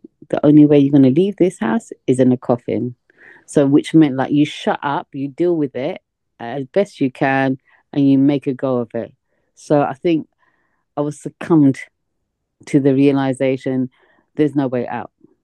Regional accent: Tower Hamlets, London, United Kingdom; And like, as a woman growing up in Tower Hamlets, I think back then I would say I was relatively poor

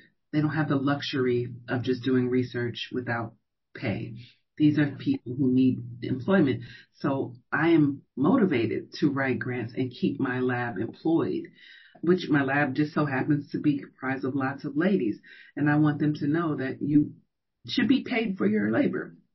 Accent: Chicago, Illinois, United States; also born or lived in Columbus, Ohio; now in Houston, United States; I moved here from Columbus, Ohio. I'm from Chicago.

